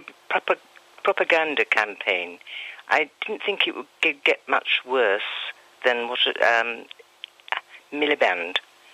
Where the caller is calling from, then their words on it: Valencian Community, Spain; Costa-Blanca.